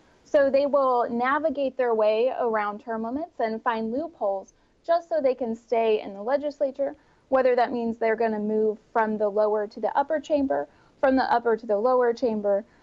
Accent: Missouri, United States; And that is in states like my home state of Missouri.

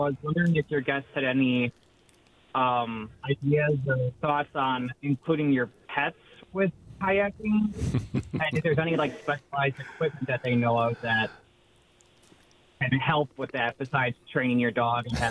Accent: Jefferson, Wisconsin, United States; So I'm from the Jefferson area, which is my house is a stone's throw away from the Rock River.

